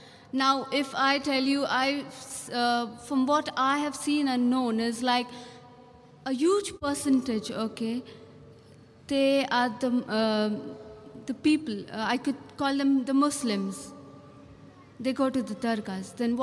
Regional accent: Mumbai, Maharashtra, India; I'm from Bombay.

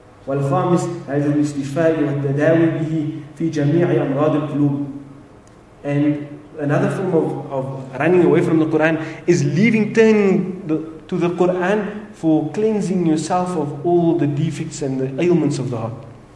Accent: Cape Town, Western Cape, South Africa; I come from Cape Town, and so I know the scenario and the environment there.

